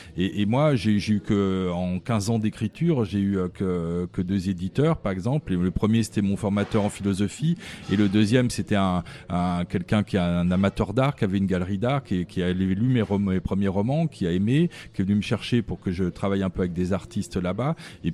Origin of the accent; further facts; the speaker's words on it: Lyon, Auvergne-Rhône-Alpes, France; Voilà, moi je suis lyonnais et je resterai.